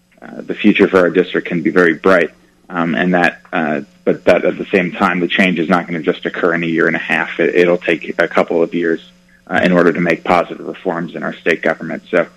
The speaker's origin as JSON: {"language": "English", "region": "Connecticut", "country": "United States", "tie": "born or raised there", "said": "I grew up in Connecticut"}